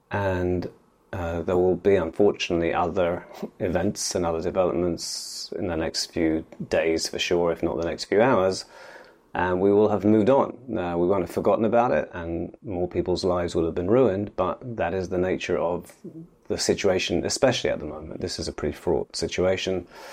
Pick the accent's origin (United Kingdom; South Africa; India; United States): United Kingdom; London; moved away as an adult; now in Israel; I grew up in London and moved to Israel when I was about 20, so two-thirds of my life in Israel.